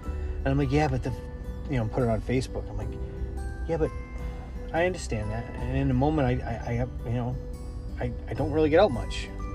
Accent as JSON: {"language": "English", "town": "Worcester", "region": "Massachusetts", "country": "United States", "accent": "Worcester", "said": "but no, I'm not from Boston. You know, I'm not. I'm from Worcester. And there's a different accent, though it may be subtle. I think we sound a little more like people from Rhode Island."}